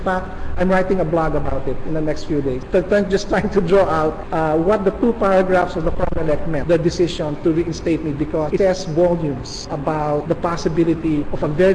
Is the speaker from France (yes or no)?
no; Philippines; And as a Filipino loving this country, I could not allow that to happen without me stepping forward